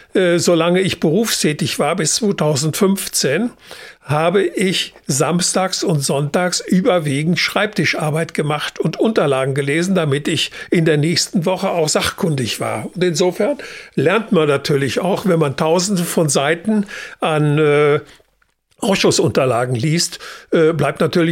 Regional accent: North Rhine-Westphalia, Germany; Also ich bin gebürtiger Sauerländer, bin im Kreis Olpe in der Nähe von Elspe, bekannt durch die Karl-May-Festspiele, aufgewachsen. Habe dort auch mein Abitur gemacht, als ich 18 war

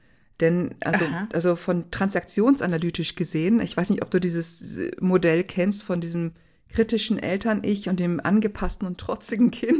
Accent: Munich, Bavaria, Germany; in München, in meiner Heimatstadt

